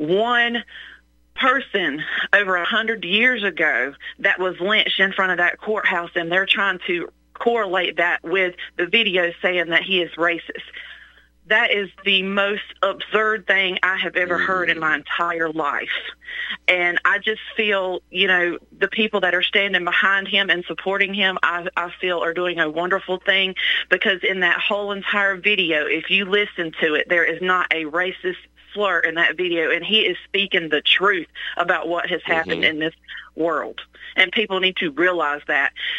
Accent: Duncan, South Carolina, United States; I told you I'm from South Carolina. I grew up in a small town. I grew up in Duncan, South Carolina. And the high school is James F. Burns.

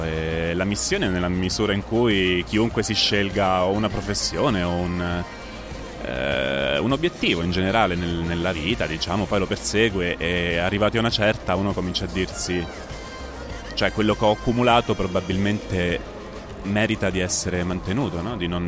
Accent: Ascoli Piceno, Marche, Italy; ho studiato a Bologna all'Accademia di Belle Arti e lì mi sono formato in pittura, però sono di Ascoli Piceno

